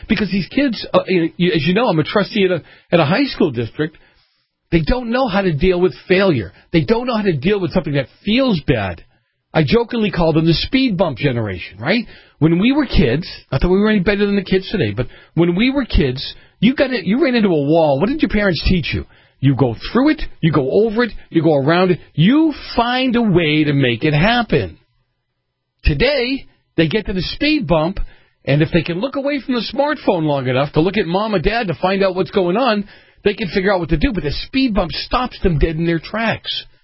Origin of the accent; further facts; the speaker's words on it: Boston, Massachusetts, United States; moved away; I grew up in Boston. As you guys know, you listen to the show on a regular basis. And I grew up with a lot of guys that had rifles. We had shotguns. We had rifles. The year I left Massachusetts, I had 22 pistols.